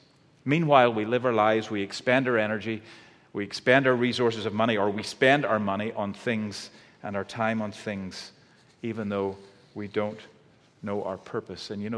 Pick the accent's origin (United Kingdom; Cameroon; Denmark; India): United Kingdom; Northern Ireland; now in United States; So as you heard, I'm from Northern Ireland. I hope the accent's starting to kick